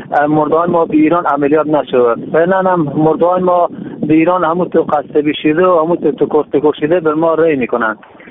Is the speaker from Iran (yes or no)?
no; Afghanistan; از ولایت غور از ولسوالی تیداره می باشم.